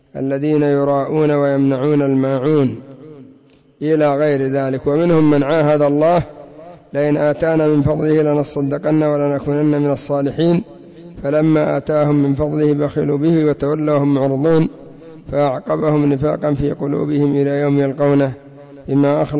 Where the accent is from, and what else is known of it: Yemen